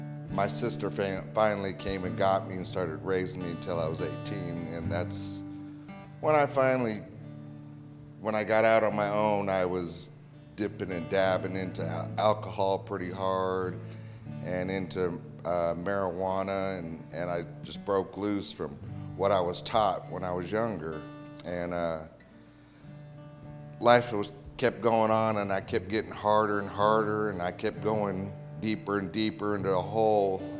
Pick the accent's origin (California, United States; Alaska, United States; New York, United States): Alaska, United States; Anchorage; I'm originally from Anchorage, Alaska, but I came down here